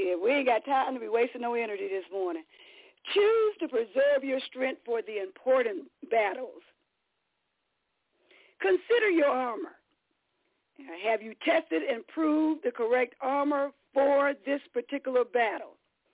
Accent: Hartford, Wisconsin, United States; I'm from Hartford, Wisconsin, not

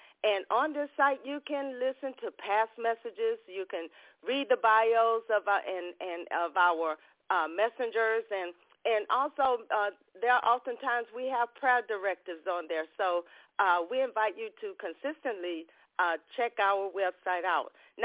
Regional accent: Ocean Springs, Mississippi, United States; from Ocean Springs, Mississippi, here on the Mississippi Gulf Coast.

